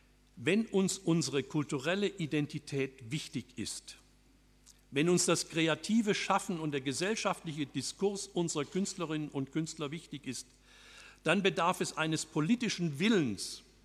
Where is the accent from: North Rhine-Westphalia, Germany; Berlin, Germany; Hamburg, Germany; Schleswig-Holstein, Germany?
Berlin, Germany; als Berliner würde ich sagen